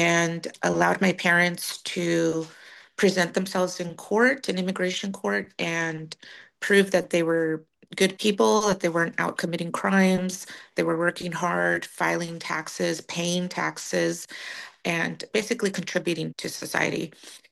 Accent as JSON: {"language": "English", "town": "Dos Palos", "region": "California", "country": "United States", "tie": "born there", "said": "I was born in Dos Palos here in the Central Valley."}